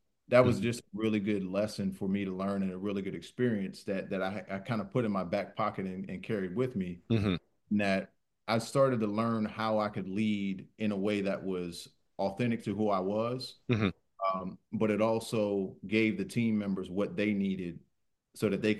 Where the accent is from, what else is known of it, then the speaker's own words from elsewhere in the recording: Harrisburg, Pennsylvania, United States; It was a lower level team. It was in my hometown called the Harrisburg Stampede.